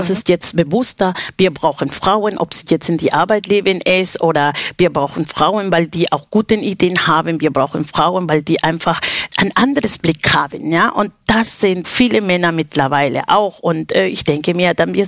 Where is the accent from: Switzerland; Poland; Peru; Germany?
Peru; Lima; Ich komme aus Lima